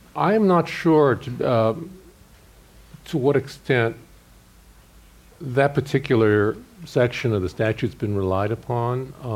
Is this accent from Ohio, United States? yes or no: no; San Francisco, California, United States; I mean, I think about growing up in San Francisco in the 60s and think about sort of what it meant to be a Japanese American at that time